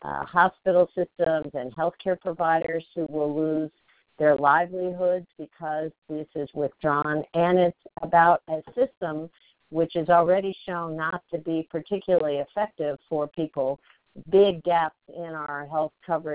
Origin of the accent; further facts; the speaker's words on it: Kansas, United States; which unfortunately still includes my home state of Kansas